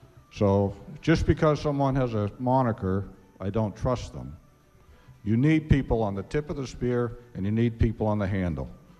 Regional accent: New England, United States; now in Kodiak, United States; I've been a contractor for 40 years, and I come from New England, so I've worked on 200-year-old homes

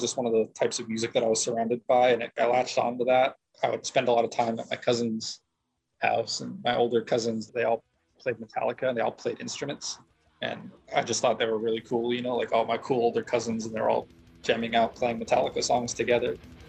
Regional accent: Akutan, Alaska, United States; I'm from Akutan, which is a village in the Aleutians on Akutan Island. That's where I grew up most of my childhood, so that's where, you know, that's home for me.

